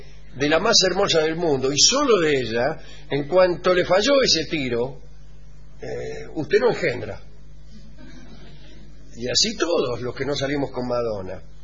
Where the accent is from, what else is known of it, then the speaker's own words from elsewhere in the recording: Tucumán, Argentina; de Tucumán.